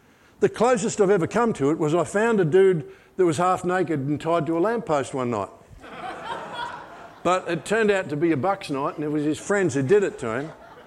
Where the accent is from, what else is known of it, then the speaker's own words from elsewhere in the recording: Australia; See, I'm an Australian.